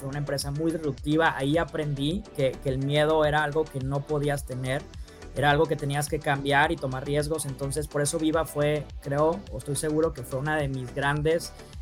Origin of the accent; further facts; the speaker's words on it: Sonora, Mexico; Yo soy de Sonora